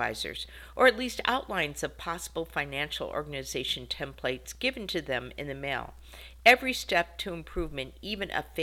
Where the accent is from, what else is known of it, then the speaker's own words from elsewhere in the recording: South Tucson, Arizona, United States; Growing up in South Tucson, I have always noticed that the issue stated